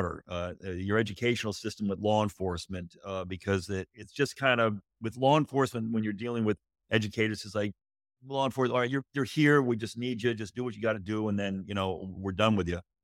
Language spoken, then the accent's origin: English; Connecticut, United States; My background, I grew up in Connecticut.